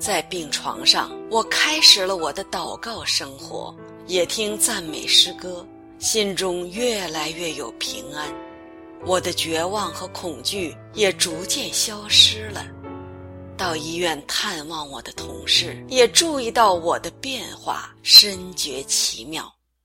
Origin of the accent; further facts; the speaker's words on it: Fujian, China; moved away as an adult; now in Canada; 我来自中国福建省，2005年独自带着5岁的女儿在加拿大生活。